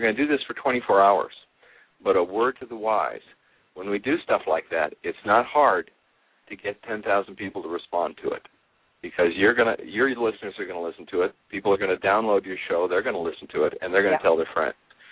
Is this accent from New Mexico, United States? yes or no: no; Texas, United States; First of all, I'm from Texas, right?